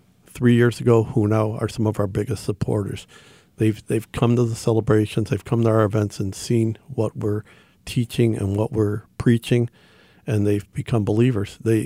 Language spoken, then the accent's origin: English; Madison Heights, United States; I'm 60 years old. I grew up in Madison Heights. I have the perspective of a six-year-old who grew up in Madison Heights.